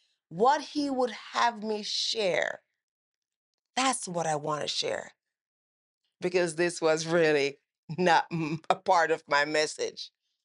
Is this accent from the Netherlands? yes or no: no; Jamaica; now in United States; I came here from Jamaica with just a high school diploma. That's all I had. No college education.